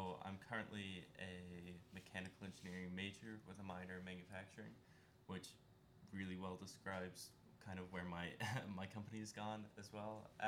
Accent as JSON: {"language": "English", "region": "Scotland", "country": "United Kingdom", "said": "because I'm Scottish."}